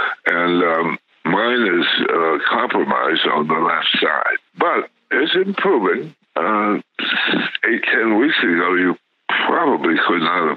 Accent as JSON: {"language": "English", "town": "Los Angeles", "region": "California", "country": "United States", "tie": "born or raised there", "also_born_or_lived": "New York", "moved": "as an adult", "said": "I am 81. I was born 1938 in Los Angeles."}